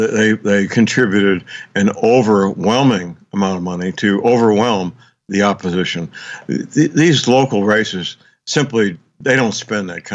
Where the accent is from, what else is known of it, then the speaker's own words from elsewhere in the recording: St. Louis, Missouri, United States; I hope so. In my hometown, St. Louis, Missouri, district attorney there received Soros money for her campaign.